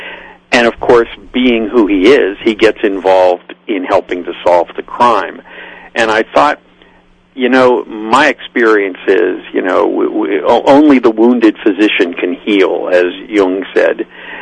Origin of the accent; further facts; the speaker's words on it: Pittsburgh, Pennsylvania, United States; And the fact that I grew up in Pittsburgh and went to Pitt